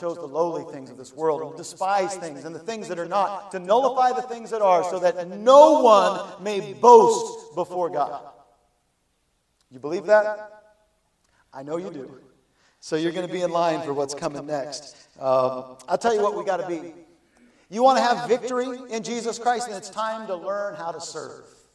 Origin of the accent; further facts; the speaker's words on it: Northwest, United States; I grew up in the Northwest. Seahawks are it for me.